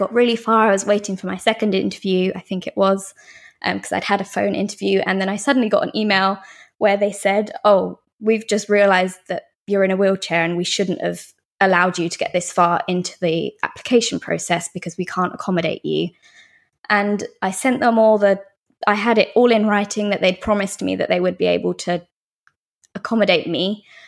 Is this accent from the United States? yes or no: no; England, United Kingdom